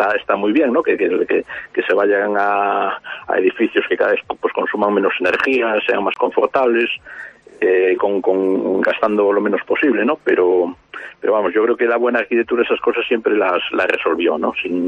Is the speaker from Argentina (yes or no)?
no; Cabanas, Galicia, Spain; soy de Cabanas de Bergantiños, soy de Cabanas de... Cabanas, del lado de Ponte de Eume, inmediato del río Eume.